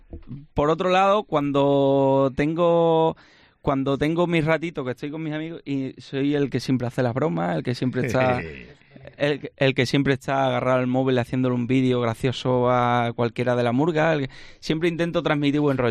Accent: Extremadura, Spain; para mí es un orgullo representar a mi tierra y, por supuesto, a lo que es Badajoz

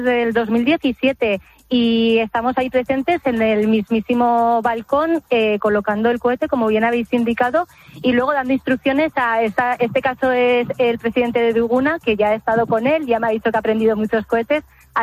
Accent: Pamplona, Navarre, Spain; Y bueno, yo soy de Pamplona, mis hijas son de Pamplona, todos somos de Pamplona, de siempre.

